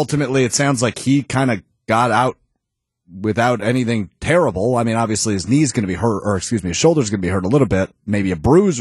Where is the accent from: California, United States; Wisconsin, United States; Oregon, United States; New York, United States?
Wisconsin, United States; Green Bay; I'm a Packers fan. I grew up in Green Bay. I cheer for the team.